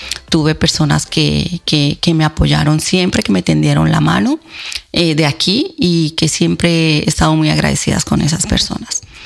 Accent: Colombia; me hice amiga de un par de chicas que eran de Pereira y de Tuluá, cercanas a mi tierra

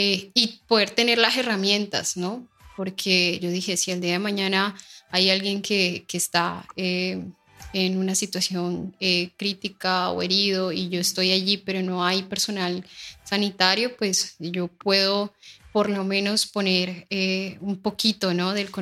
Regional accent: Colombia; la historia que nos atraviesa, ¿no? Como colombianos y colombianas, yo creo.

